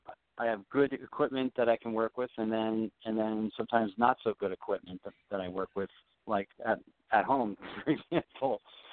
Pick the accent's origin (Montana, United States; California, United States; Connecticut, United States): Connecticut, United States; I'm from Connecticut originally, so I wanted to go play my hometown.